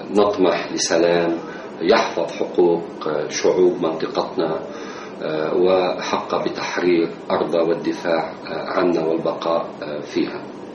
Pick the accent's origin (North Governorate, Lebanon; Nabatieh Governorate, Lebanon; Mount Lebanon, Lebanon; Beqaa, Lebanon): Nabatieh Governorate, Lebanon; Khiam; هذا اليوم العالمي يعنينا كلبنانيين أكثر من غيرنا. كجنوبيين تعرضنا لعدوان مفتوح منذ أكثر من 3 عقود من الزمن.